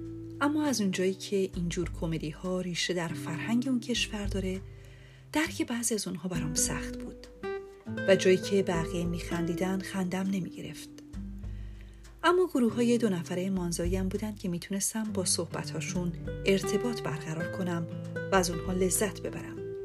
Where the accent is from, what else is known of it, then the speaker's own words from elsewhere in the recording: Iran; از من پرسید کجایی هستی و گفتم ایرانی